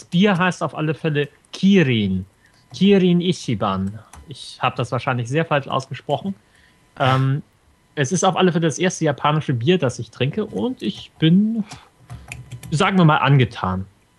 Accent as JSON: {"language": "German", "town": "Stade", "region": "Lower Saxony", "country": "Germany", "lives_now": "Gothenburg, Sweden", "said": "Ich wohne in Göteborg. Ich komme aber eigentlich aus Deutschland, aus einem niedlichen kleinen Ort, der Stade heißt."}